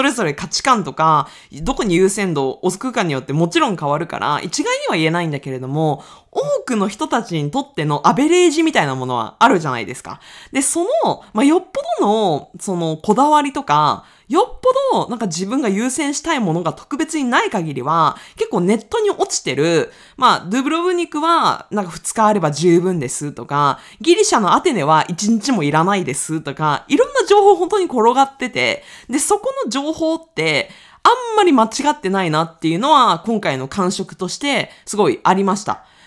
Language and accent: Japanese; Aichi, Japan; 私地元が愛知県なんでちょっと複雑な気持ちもあるんですけれども